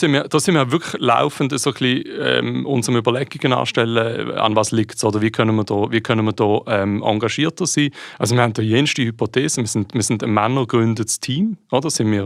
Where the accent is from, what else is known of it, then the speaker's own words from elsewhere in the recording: Switzerland; ich als Schweizer kann dort quasi einfach mein Geld auf eine Prepaid-Karte laden.